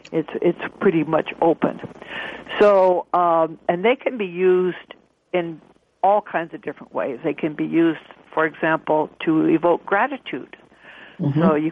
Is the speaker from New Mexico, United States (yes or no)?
yes; Los Alamos, New Mexico, United States; And I came from Los Alamos, New Mexico. I grew up there.